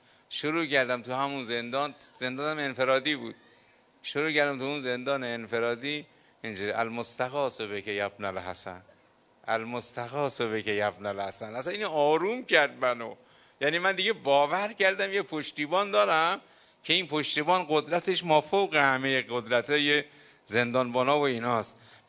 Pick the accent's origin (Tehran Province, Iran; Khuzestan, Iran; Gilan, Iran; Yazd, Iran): Tehran Province, Iran; Tehran; ما تهرانیم، همینجاییم، ولی اینا طفلک از راه دور میان.